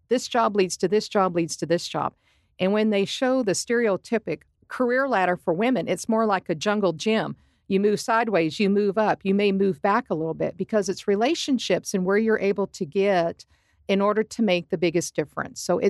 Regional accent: Lubbock, Texas, United States; I'm from Lubbock.

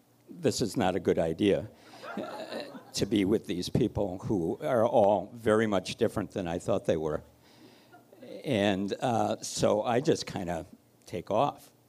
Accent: Milwaukee, Wisconsin, United States; She was from the Bronx. I was from Milwaukee.

